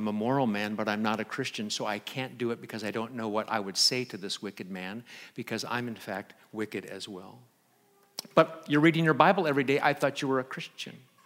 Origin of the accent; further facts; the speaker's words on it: Omaha, Nebraska, United States; also born or lived in Los Angeles; when I first moved to Massachusetts from California, I'm originally from Omaha, but then was in LA for a long time. I moved to Massachusetts